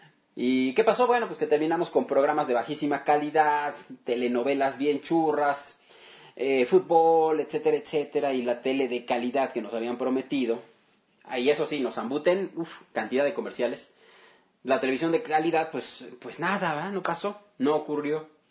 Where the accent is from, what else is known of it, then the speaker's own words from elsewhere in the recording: Mexico; todos somos mexicanos.